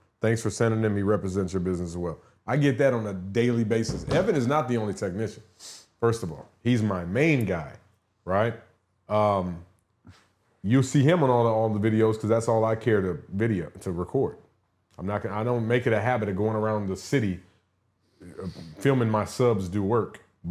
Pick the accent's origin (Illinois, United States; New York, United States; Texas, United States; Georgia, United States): Texas, United States; San Antonio; I drove all the way to Texas, which I'm from there. My hometown is San Antonio, where he's at.